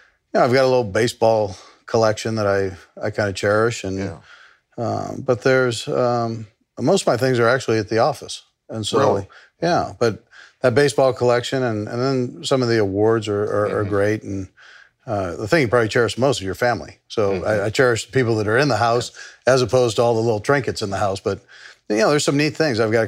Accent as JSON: {"language": "English", "town": "Los Angeles", "region": "California", "country": "United States", "tie": "born or raised there", "said": "And that was a great upbringing where I grew up in Los Angeles."}